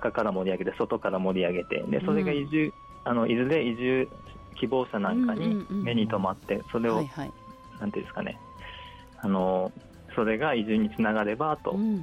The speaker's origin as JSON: {"language": "Japanese", "town": "Kitakyushu", "region": "Fukuoka", "country": "Japan", "tie": "born or raised there", "said": "地元が自分が福岡県の北九州なんですけども"}